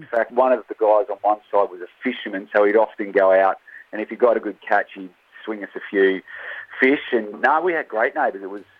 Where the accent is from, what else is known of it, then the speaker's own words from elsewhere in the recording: Tasmania, Australia; I'm sort of born and raised in Tassie